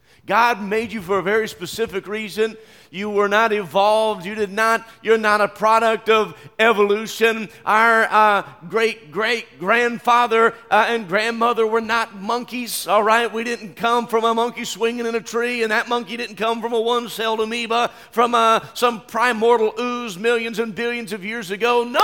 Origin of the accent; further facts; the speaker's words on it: West Virginia, United States; But I grew up in West Virginia, and it wasn't uncommon a few times during the winter to have a storm come through that dropped 2 and 3 feet of snow on us.